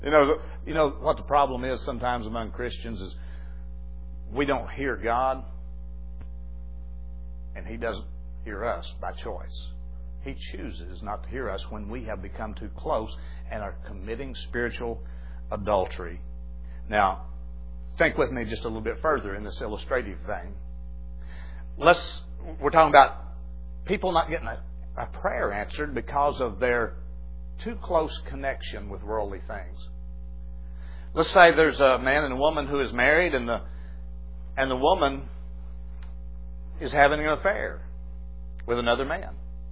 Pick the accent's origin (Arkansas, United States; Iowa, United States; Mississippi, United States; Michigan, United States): Arkansas, United States; Mount Pleasant; I was thinking yesterday, back in the 50s, where I grew up in Mount Pleasant, Arkansas, there was a little cafe.